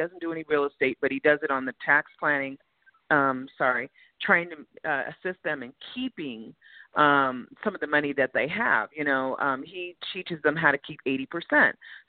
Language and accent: English; California, United States; You know, LA, I'm from California.